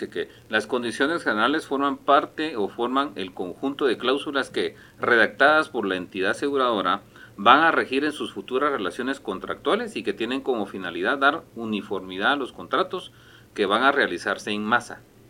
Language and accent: Spanish; Guatemala; ¿Qué es lo primero como latinoamericanos o como chapines? ¿Qué es lo primero que hacemos?